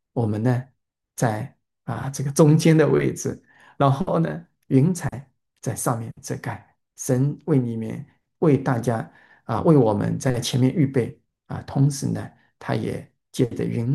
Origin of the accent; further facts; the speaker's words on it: Hangzhou, Zhejiang, China; born there; also born or lived in Guangdong / Wenzhou; 我自己是出生在浙江的杭州啊，或者更进一步可以讲杭州萧山，就现在。杭州萧山国际机场的那个附近